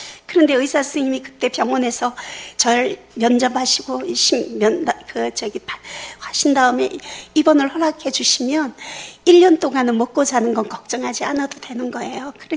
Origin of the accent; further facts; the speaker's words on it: Daegu, South Korea; 제가 고향이 대구인데